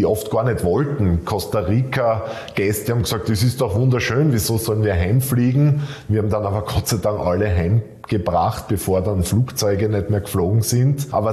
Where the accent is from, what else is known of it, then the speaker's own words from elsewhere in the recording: Graz, Styria, Austria; Also im Himteich in Graz spazieren zu gehen in meiner Heimatstadt